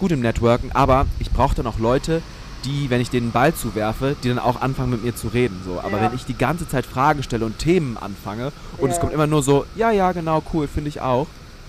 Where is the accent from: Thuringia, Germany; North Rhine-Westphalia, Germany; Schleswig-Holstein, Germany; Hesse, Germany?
North Rhine-Westphalia, Germany; Cologne; ich komme ja aus Köln.